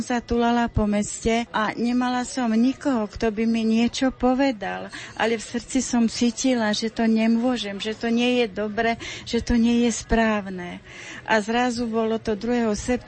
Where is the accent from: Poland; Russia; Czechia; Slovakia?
Slovakia; Prievidza, Trenčín Region; som z Prievidze. Mám 3 deti